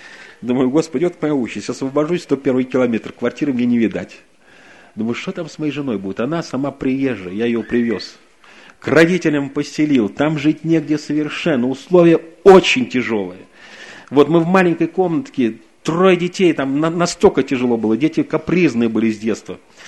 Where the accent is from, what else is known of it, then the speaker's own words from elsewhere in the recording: Saint Petersburg, Russia; Получить могу только я, потому что я коренной житель.